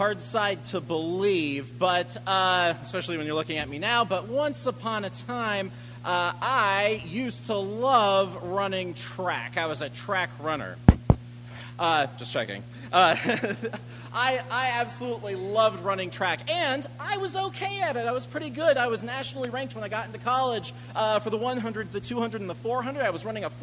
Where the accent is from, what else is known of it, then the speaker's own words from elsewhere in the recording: California, United States; I came here from California. I did not know that food was supposed to taste good.